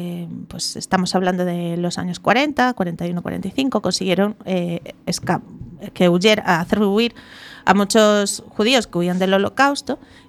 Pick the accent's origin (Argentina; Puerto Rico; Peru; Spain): Spain; Galicia; porque somos así los gallegos